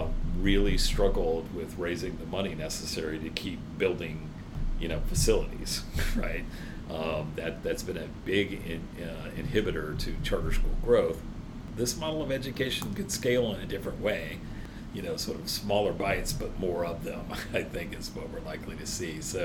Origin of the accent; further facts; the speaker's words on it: Arizona, United States; at least I see in my home state of Arizona